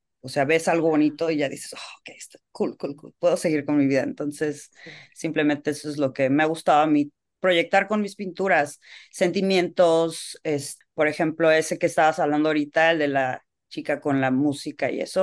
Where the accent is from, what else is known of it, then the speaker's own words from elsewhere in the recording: Cancún, Quintana Roo, Mexico; also born or lived in Cabo San Lucas; yo crecí, bueno, soy de México, yo crecí en Cancún y viví en Cabo San Lucas, siempre he vivido cerca del mar